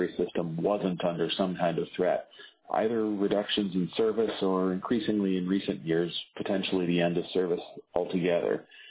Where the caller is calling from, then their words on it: Ketchikan, Alaska, United States; I'm calling today from Ketchikan.